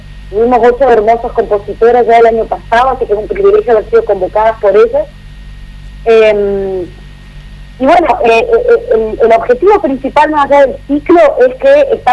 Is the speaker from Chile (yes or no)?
yes; Chile; moved away as an adult; now in Argentina; Bueno, en principio yo vengo de Chile, ya llevo acá viviendo en Argentina casi 11 años. Yo ya me formé, me recibí en Chile